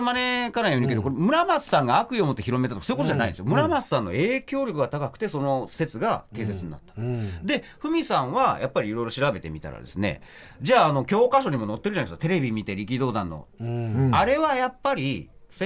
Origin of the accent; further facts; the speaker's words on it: Tokyo, Japan; あの少年時代東京で育った僕からすればな、景色が風景変わるし